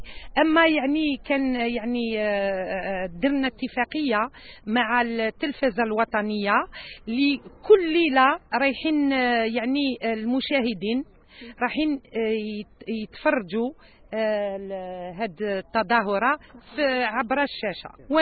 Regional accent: Algeria

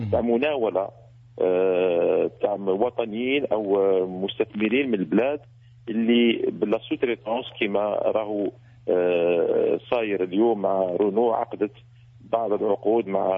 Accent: Algeria; بلدنا الجزائر

